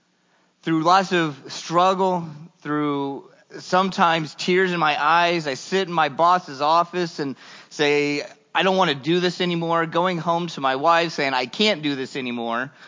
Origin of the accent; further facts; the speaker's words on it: Decatur, Illinois, United States; I'm originally from Decatur, Illinois, but throughout life I've moved here and there and everywhere else.